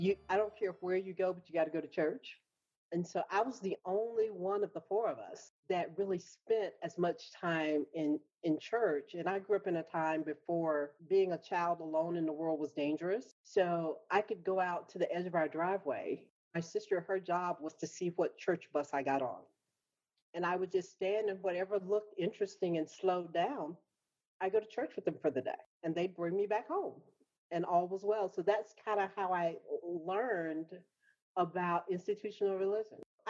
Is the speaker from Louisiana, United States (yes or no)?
yes; Shreveport, Louisiana, United States; I grew up in Shreveport, Louisiana, and I grew up in the 70s.